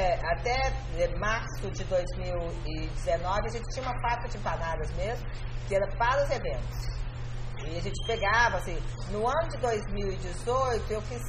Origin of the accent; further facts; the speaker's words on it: Argentina; Portuguese is a second language; E claro que nós, sendo argentino, uma pizzaria argentina, estando aqui, foi ótimo